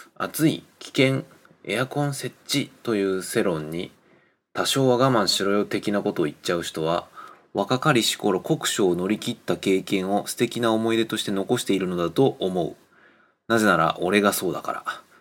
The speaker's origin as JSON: {"language": "Japanese", "region": "Gifu", "country": "Japan", "said": "僕は出身がその辺なんですね。岐阜県の多治見の高校に通ってたんですけど、住んでるところは多治見じゃなかったんですけど、多治見まで、歩いて1分とかぐらいの、その多治見とギリギリの境のところに住んでたんですけど"}